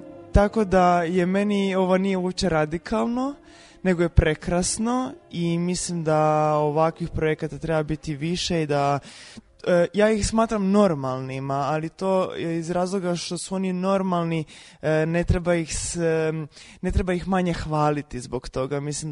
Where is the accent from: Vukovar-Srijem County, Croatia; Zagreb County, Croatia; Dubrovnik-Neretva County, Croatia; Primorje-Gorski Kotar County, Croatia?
Primorje-Gorski Kotar County, Croatia; Rijeka; born there; Ja sam 90. godište i rođena sam u Rijeci, gdje je to još bilo nekako najizoliranije područje što se toga tiče.